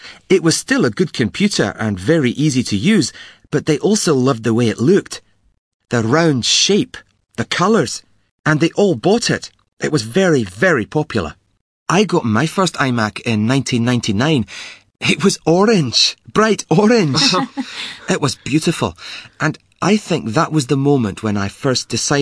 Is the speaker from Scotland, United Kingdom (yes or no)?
yes; Glasgow, Scotland, United Kingdom; I'm from Glasgow, the biggest city in Scotland.